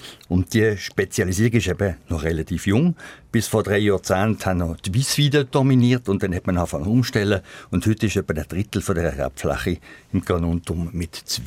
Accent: Switzerland; bei uns in der Schweiz

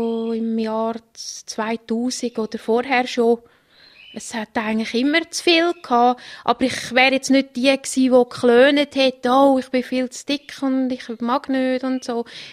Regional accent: Einsiedeln, Schwyz, Switzerland; Nein, ich war von Einsiedeln gewesen.

